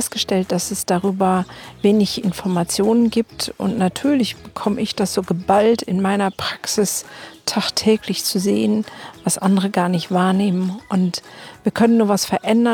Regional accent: Germany; Bei uns in Deutschland läuft so einiges schief.

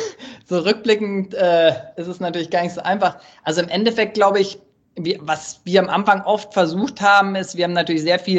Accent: Munich, Bavaria, Germany; so wo ich herkomme, so aus München

